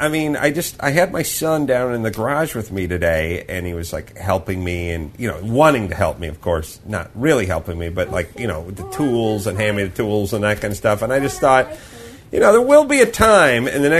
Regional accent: North Hollywood, California, United States; you're still much quicker than anybody I grew up with in North Hollywood.

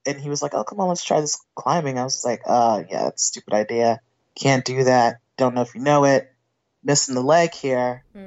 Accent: Brooklyn, New York, United States; I'm a townie. I was born in Manhattan. I was raised in Brooklyn. I could tell you where all the stuff is.

